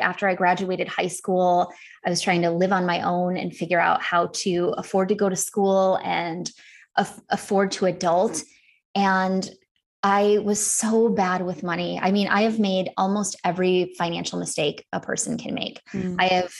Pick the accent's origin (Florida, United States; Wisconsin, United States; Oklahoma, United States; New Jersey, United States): Wisconsin, United States; So I grew up in Northern Wisconsin.